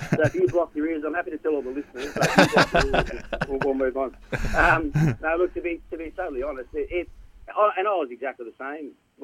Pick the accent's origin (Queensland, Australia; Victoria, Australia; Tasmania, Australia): Tasmania, Australia; Launceston; So as a young boy growing up in Launceston, all I wanted to do was be good enough to play a test match for Australia